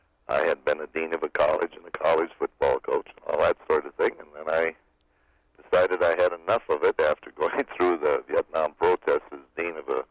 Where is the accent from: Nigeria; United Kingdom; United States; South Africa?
United States; Wisconsin; I grew up in Wisconsin, and I was a typical street kid, and then came the time to go to college, and I rambled around the country.